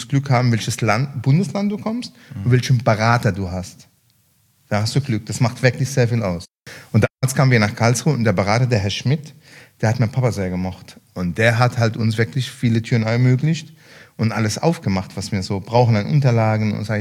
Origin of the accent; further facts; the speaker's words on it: Lebanon; wir bei uns in Libanon, ist Eier immer offen gelegt.